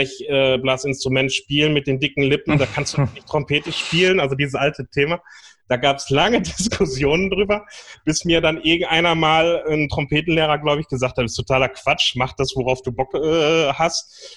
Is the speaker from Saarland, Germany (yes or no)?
no; North Rhine-Westphalia, Germany; Ich bin im Fanfarenzug groß geworden bei uns am Niederrhein.